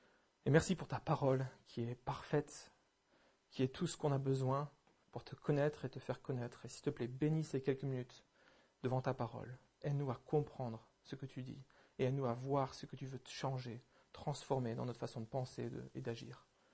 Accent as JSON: {"language": "French", "region": "Hauts-de-France", "country": "France", "tie": "born or raised there", "said": "Moi, j'ai grandi dans le Nord-Pas-de-Calais"}